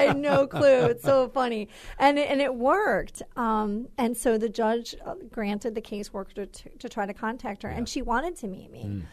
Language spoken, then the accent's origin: English; Michigan, United States; I'm from Michigan, where we have never had a rape exception in a single law